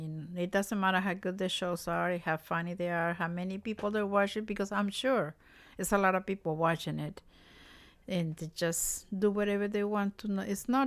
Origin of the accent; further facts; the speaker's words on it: Dallas, Texas, United States; I'm from Dallas, Texas.